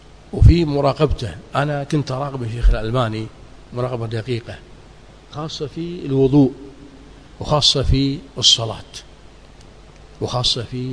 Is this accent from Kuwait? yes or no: yes; Kuwait; أنا طبعا هنا من الكويت